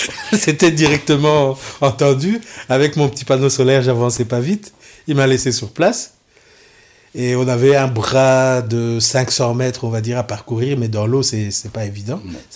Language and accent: French; South Kivu, DR Congo; je suis un natif d'Ouidji. Pour ceux qui sont dans la région du sud Kivu, c'est Nabushujo-Kuidju. Donc là, ils comprennent la langue. Oui. Donc je suis un pur jus. Et qu'est-ce qu'il y a à dire en plus? Je parle bien entendu le swahili normalement, naturellement.